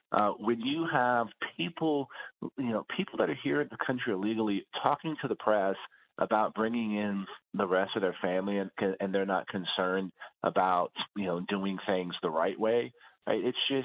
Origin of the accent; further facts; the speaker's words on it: Texas, United States; Some of the things I do know in my home state of Texas and places like South and West Texas